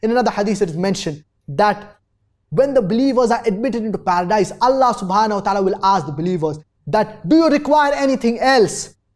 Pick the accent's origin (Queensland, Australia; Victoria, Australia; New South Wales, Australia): Victoria, Australia; Melbourne; from Melbourne, Australia. I'm a medical student.